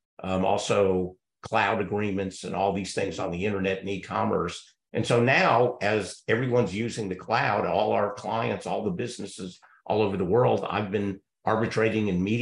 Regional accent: Texas, United States; I'm proud that I'm a Texan

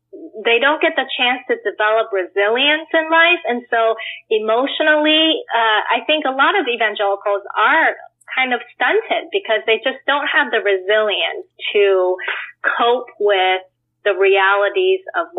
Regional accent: Taiwan; I was born and raised in Taiwan, and I was born and raised into an irreligious family, actually.

